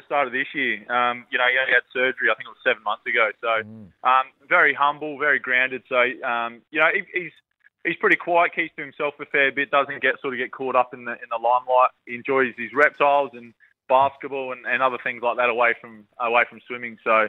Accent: Ardrossan, South Australia, Australia; we're both country boys. Obviously, he's from Port Lincoln. I'm from Ardrossan

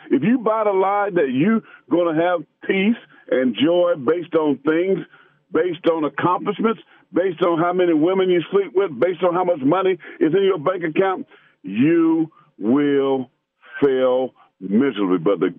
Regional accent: Pageland, South Carolina, United States; I grew up in Pageland, South Carolina. Pageland is right on the state line, North Carolina, near Charlotte, about 28 miles.

